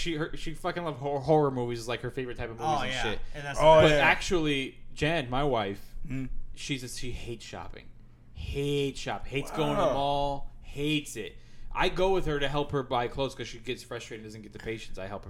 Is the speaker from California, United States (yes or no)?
yes; Los Angeles, California, United States; I grew up in Los Angeles and I fucking have three sisters and grew up with my mom.